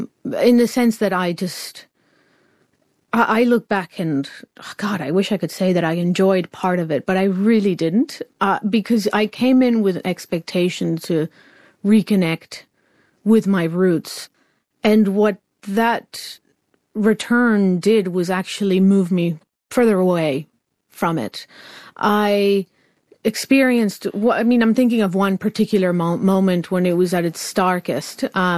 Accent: Venezuela; also born or lived in Miami / Israel; now in London, United Kingdom; I was born in Venezuela, lived there, lived in Miami, lived in Israel, in these sort of really hot, arid places.

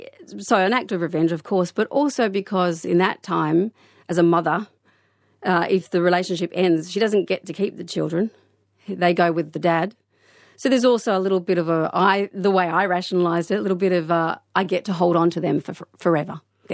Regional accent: Geraldton, Western Australia, Australia; I mean, I grew up in Geraldton.

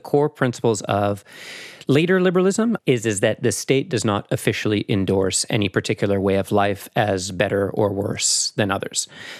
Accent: Canada; moved away as an adult; from my voice, you'll hear that I'm not from around here. I'm Canadian. And in 2010, I moved here with my wife.

